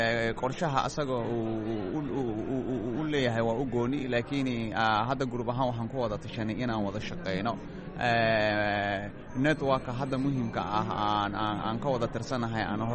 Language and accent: Somali; Somalia; waxaan ka socdaa koonfurta soomaaliya waxaan ka mid ahay afarta dhallinyaro oo soomaaliya ka socota